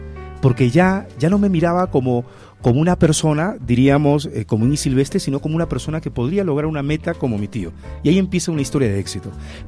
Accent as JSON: {"language": "Spanish", "town": "Pisco", "region": "Ica", "country": "Peru", "tie": "born or raised there", "also_born_or_lived": "Lima", "said": "Yo nací en Pisco, me crié en Pisco, estudié la educación inicial, estudié en Lima, porque mis padres emigraron como todo provinciano a la capital, y después regresé a Pisco para estudiar la educación secundaria."}